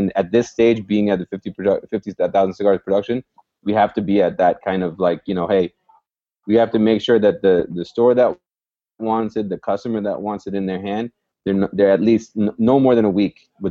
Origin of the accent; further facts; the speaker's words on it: Mumbai, Maharashtra, India; We come from Gujarat, I was born and raised in Bombay, now called Mumbai.